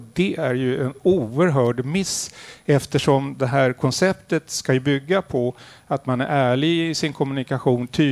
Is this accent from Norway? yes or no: yes; Norway; Och så bestämde jag som norsk forskare att jag vill titta just på dialogpoliser